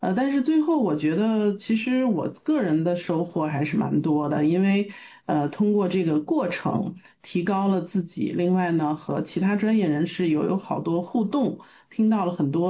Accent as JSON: {"language": "Chinese", "town": "Xi'an", "region": "Shaanxi", "country": "China", "moved": "as an adult", "lives_now": "United States", "said": "我是来自中国西安，来美国已经30年了啊，已经过了30年"}